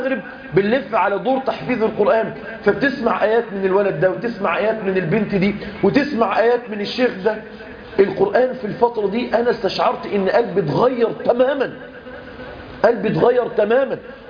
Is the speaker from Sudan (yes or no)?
no; Egypt; بلادنا مصر